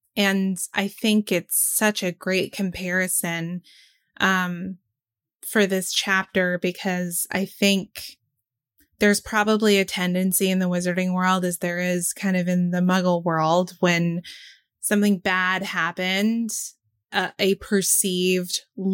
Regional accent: Georgia, United States; I grew up in Forsyth County, and I did not learn about any of this sundown county or any of the violent history.

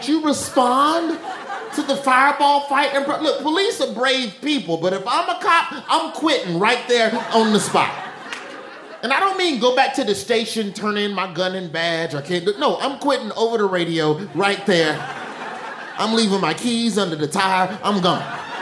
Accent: the South, United States; I'm from the South, where everybody wants to have a little chit-chat with you. But New York, that's the first rule of New York, is mind your damn business.

